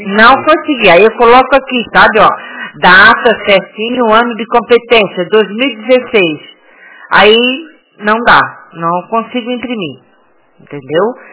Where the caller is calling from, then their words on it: Santa Catarina, Brazil; Santa Catarina.